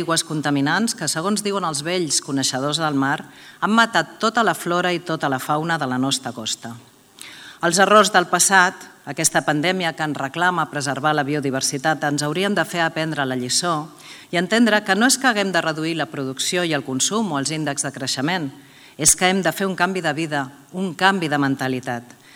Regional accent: Sitges, Catalonia, Spain; la vida m'ha dut que ho hagi acabat fent al meu poble i a l'Eco de Sitges

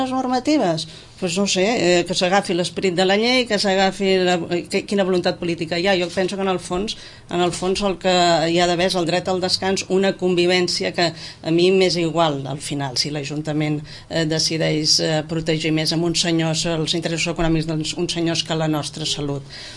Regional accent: Barcelona, Catalonia, Spain; tot i que vinc de Barcelona.

